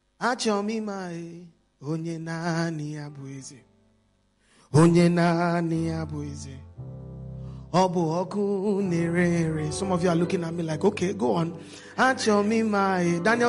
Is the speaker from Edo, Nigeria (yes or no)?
no; Imo, Nigeria; I don't know if I'm an Igbo man. I'm from Imo State.